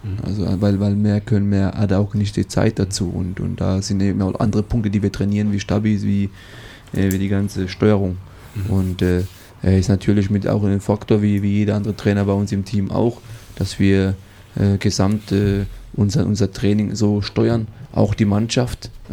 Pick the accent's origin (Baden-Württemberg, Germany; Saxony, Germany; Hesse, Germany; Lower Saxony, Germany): Baden-Württemberg, Germany; Mannheim; Ich bin ein Mannheimer. Fühle mich sehr wohl.